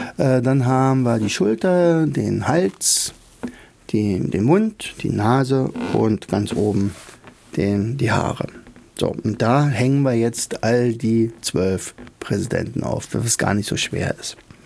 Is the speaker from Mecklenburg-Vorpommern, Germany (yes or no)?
no; Rauen, Brandenburg, Germany; denn ich komme ja aus Rauen.